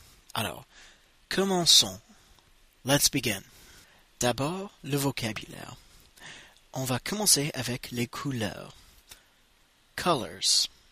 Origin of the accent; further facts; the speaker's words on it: United States; French is a second language; je suis américain et c'est moi qui réalise le podcast.